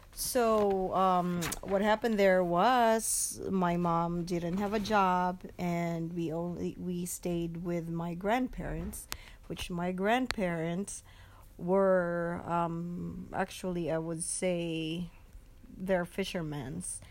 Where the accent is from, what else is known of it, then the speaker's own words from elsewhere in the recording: Bicol Region, Philippines; I'm from Bicol in the Philippines.